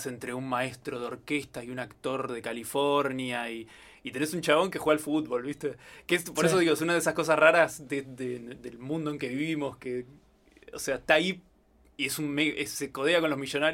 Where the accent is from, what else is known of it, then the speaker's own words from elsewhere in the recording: Argentina; nosotros somos argentinos y quizás nos parece más gracioso a nosotros por esa misma razón